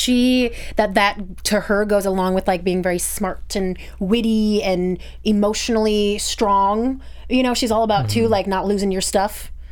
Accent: Minnesota, United States; I'm from Minnesota. I know those Wisconsin winters are crap.

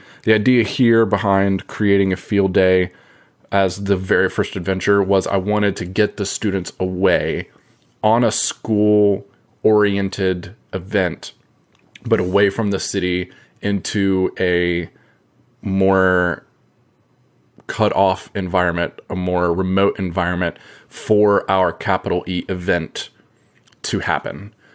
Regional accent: Charlotte, North Carolina, United States; It is essentially a fictionalized version of my hometown, Charlotte, North Carolina.

